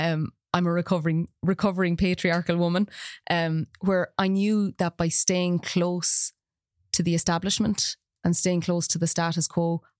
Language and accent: English; Ireland; even when we look at ourselves as Irish people, the riots that happened, you know, we become disillusioned.